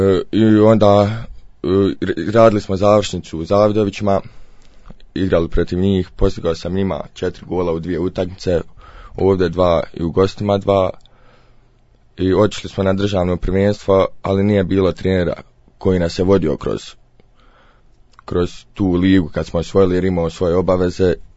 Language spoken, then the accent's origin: Bosnian; Vareš, Zenica-Doboj Canton, Bosnia & Herzegovina; dolazim iz Vareša.